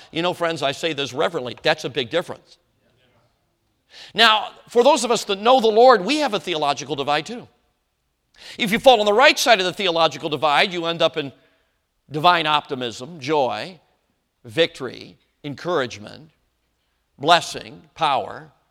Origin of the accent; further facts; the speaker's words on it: Chicago, Illinois, United States; now in Wisconsin, United States; And I have to admit, I grew up in Chicago, so all my professional state loyalties are on the south side of the border here.